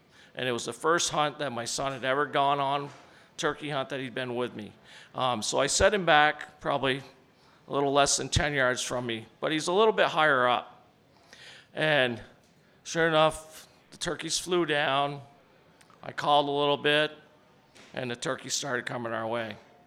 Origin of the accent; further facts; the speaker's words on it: Bolton, Vermont, United States; from Bolton, Vermont.